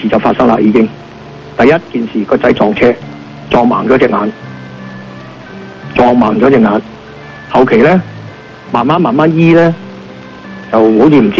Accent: Hong Kong; 正所謂我哋香港人話齋蒲到天光都唔願翻屋企啊嗰只

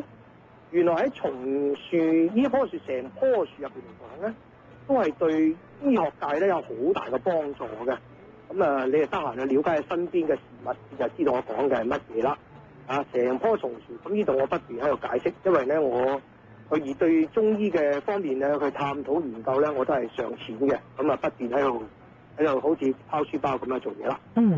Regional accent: China; 我哋中國人咧就十二個生肖嚇，咁係好正常嘅嘢

